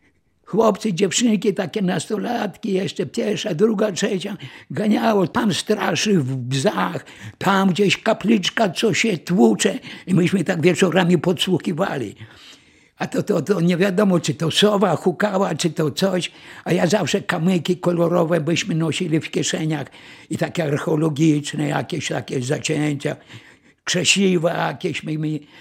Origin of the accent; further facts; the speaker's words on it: Dębowa Kłoda, Lublin Voivodeship, Poland; born there; also born or lived in Parczew; Urodziłem się w Dębowej Kłodzie w 1943 roku.